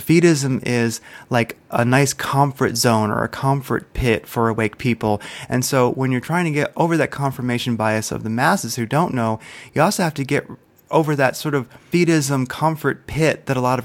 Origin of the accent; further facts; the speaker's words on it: Wilmington, Delaware, United States; I'm from the East too. I'm from Wilmington, Delaware originally. And, you know, that is extremely working class.